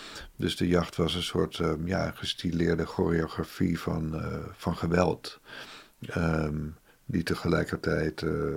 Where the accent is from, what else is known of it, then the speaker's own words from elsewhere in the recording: Netherlands; En we zijn er denk ik als Nederlanders allemaal mee opgegroeid.